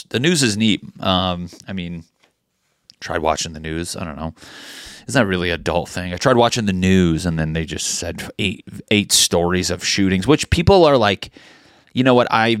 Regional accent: Connecticut, United States; You know, I'm from Connecticut. What do you know about hip-hop, Matt?

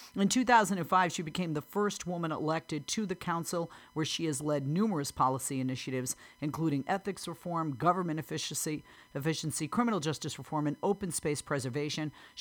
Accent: Massachusetts, United States; I'm from Massachusetts

